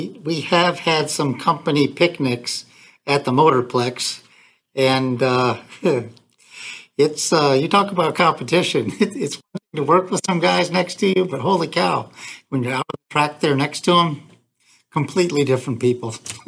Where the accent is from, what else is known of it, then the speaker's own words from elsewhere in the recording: Michigan, United States; I grew up in Michigan.